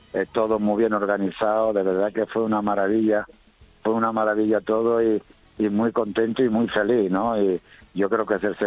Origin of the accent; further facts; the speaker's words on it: Jerez de la Frontera, Andalusia, Spain; Tengo que decir que yo nací en Jerez de la Frontera, soy jerezano.